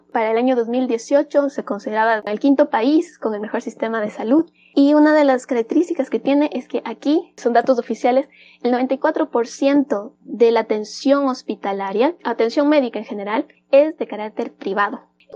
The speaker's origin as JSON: {"language": "Spanish", "country": "Ecuador", "lives_now": "South Korea", "said": "soy médico epidemiólogo de Ecuador. Sin embargo, en el momento me encuentro residiendo en Corea"}